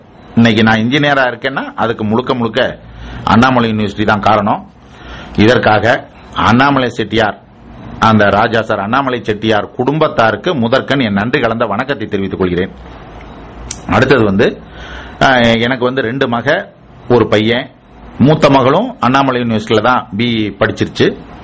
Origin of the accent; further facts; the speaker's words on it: Ulagampatti, Tamil Nadu, India; என்னுடைய சொந்த ஊர் வந்து உலகம்பட்டி.